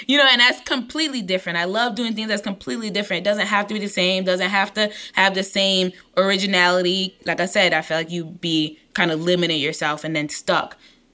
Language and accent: English; Brooklyn, New York, United States; I'm from East New York, Brooklyn. I didn't see a lot of people who came from areas like mine.